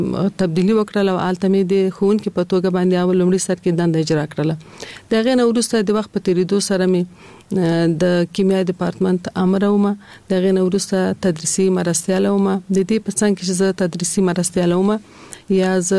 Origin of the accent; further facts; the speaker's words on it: Kabul, Afghanistan; په کال 1940 کال کې زه په کابل ښار کې زیږیدلې یم. زیږون مې په کابل کې شوه ده او ژوند مې هم د کابل ښار په 15 مناحیه کې یعنی د خوشحال مینه منطقه کې ما ژوند کړی ده.